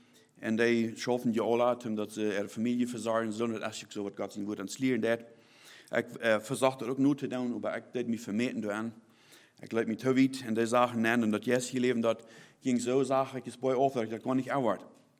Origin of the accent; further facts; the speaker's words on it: Mexico; German is a second language; moved away as an adult; now in Kansas, United States; Ich bin in Mexiko geboren, 1975. Ich bin dort abgewachsen. Eigentlich mein ganzes Leben dort gewohnt, aber nun für ein bisschen über 3 sind wir dann hier so in der Kansas gekommen